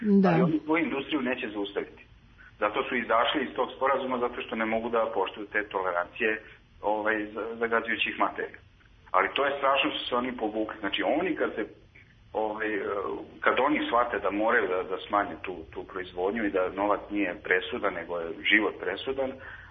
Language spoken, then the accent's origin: Serbian; Valjevo, Šumadija and Western Serbia, Serbia; Ja sam iz Valjeva bio i u Valjevu.